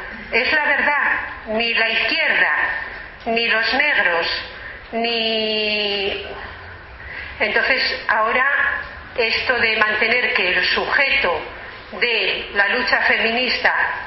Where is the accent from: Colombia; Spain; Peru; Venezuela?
Spain; en mi país, en España